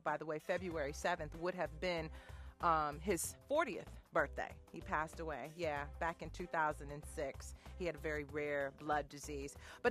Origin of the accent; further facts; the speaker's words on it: Detroit, Michigan, United States; He was born and raised in Detroit, very much like I was.